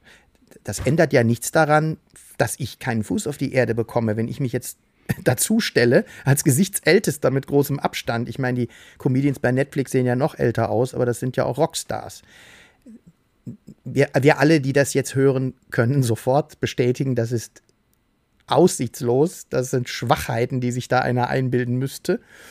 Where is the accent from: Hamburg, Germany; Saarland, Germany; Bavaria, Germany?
Hamburg, Germany; Als Hamburger